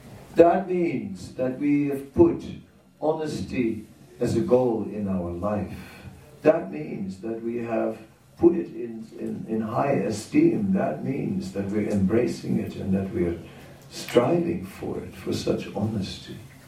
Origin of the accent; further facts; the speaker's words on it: Amsterdam, North Holland, Netherlands; English is a second language; Oh, I'm from Amsterdam, so I've seen blue people